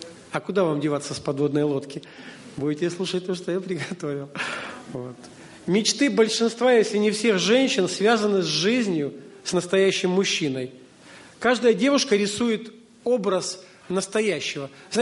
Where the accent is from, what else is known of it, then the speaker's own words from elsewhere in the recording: Abkhazia, Georgia; moved away; also born or lived in Minsk, Belarus; Я родился и вырос в Абхазии. Абхазия – это часть Грузии, бывший Советский Союз, страна Черного моря находится, там, где горы и море.